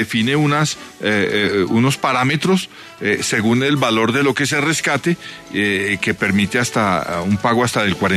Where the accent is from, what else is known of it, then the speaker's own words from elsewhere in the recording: Colombia; respeto la ley de mi país, me siento muy colombiano